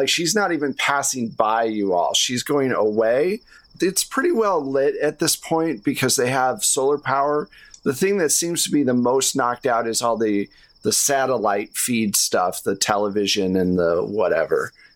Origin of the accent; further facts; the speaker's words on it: New Zealand; No. I'm visiting. I'm from New Zealand.